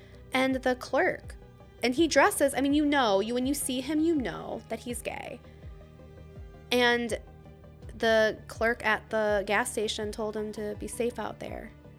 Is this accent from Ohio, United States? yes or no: yes; Ohio, United States; Again, we're from Ohio, so I think we're kind of, like, naive in a way because we don't, none of that is around here.